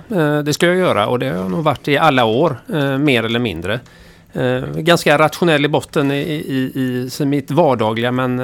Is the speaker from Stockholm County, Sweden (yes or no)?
no; Ytterby, Västra Götaland County, Sweden; jag är uppväxt i Ytterby utanför Kungälv